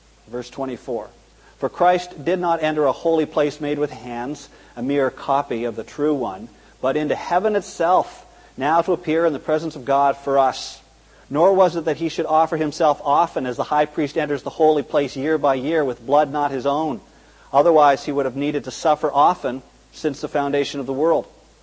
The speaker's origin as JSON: {"language": "English", "town": "Brockville", "region": "Ontario", "country": "Canada", "tie": "born or raised there", "said": "when I was a little boy, growing up in Brockville, Ontario, the word appointment meant one thing."}